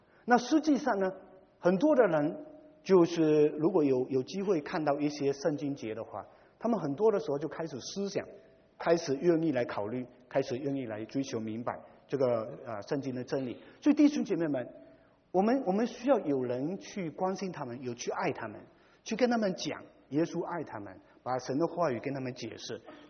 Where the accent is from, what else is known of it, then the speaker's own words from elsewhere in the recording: Malaysia; 我在马来西亚长大，第三代的，